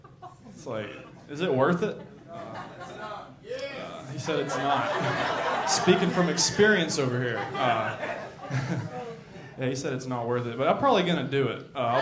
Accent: Alabama, United States; she lives all the way in Chattanooga, and I'm from Alabama, obviously.

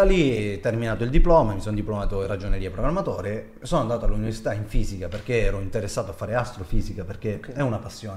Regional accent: Calabria, Italy; io essendo calabrese, mi hanno offerto un lavoro come ragioniere di magazzino.

